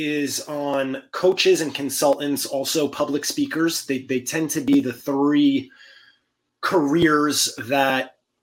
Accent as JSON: {"language": "English", "town": "Bronx", "region": "New York", "country": "United States", "tie": "born or raised there", "said": "Growing up in the Bronx, I was told that's not a real job."}